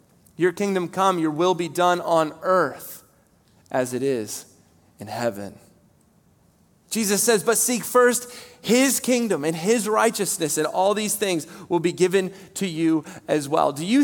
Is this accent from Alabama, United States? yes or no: no; Maine, United States; I'm from Northern Maine. We didn't learn how to type.